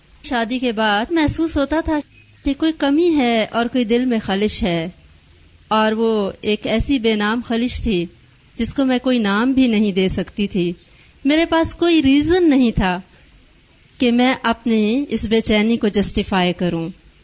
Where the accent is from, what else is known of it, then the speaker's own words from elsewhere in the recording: Peshawar, Khyber Pakhtunkhwa, Pakistan; now in Islamabad, Pakistan; اور میں اسلام آباد سے آئی ہوں. میری پیدائش اور بیسک تمام ایجوکیشن پشاور میں ہی ہوئی اور بیسیکلی میں این ڈبلیو ایف پی سے ہوں.